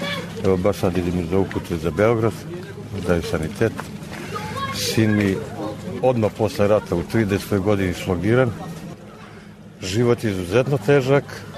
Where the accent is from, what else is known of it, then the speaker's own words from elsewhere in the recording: Mijalić, Kosovo; ja sam iz Mijalića prešao ovde u Prilužje 81. godine. Kuća mi gore porušena